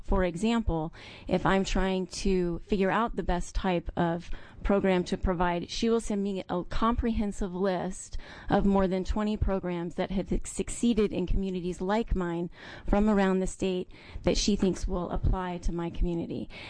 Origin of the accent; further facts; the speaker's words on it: Oregon, United States; I'm from Josephine County.